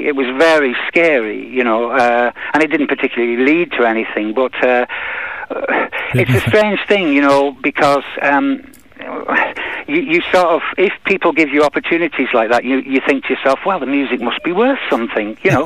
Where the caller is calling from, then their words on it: Penrith, North West England, United Kingdom; I'm calling from Penrith in the Lake District, the North Lakes in the UK.